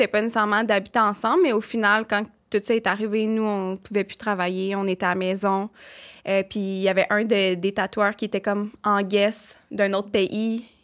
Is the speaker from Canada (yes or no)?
yes; Trois-Rivières, Quebec, Canada; now in Montreal, Canada; moi, je venais de déménager à Montréal, là. Tu sais, je viens de Trois-Rivières.